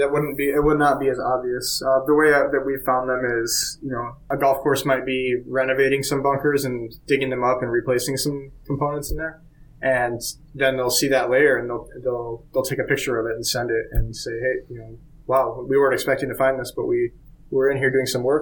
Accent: Wisconsin, United States; I grew up surfing on Lake Michigan in Wisconsin.

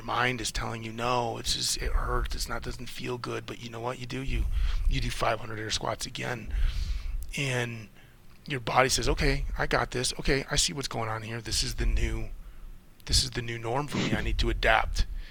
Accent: Rochester, New York, United States; I born and raised in Rochester, New York, you know, in the suburbs with average middle-class family.

